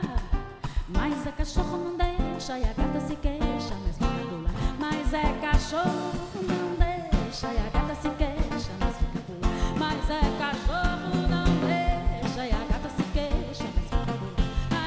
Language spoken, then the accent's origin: Portuguese; Brazil; Eu sei que os portugueses são mais reservados e tal, mas a gente é brasileira, a gente não se importa.